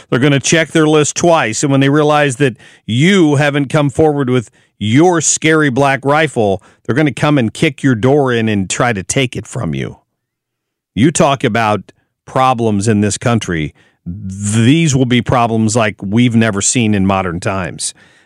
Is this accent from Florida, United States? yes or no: no; Ohio, United States; moved away; I grew up in Ohio. Who knew that they had that something that reasonable there?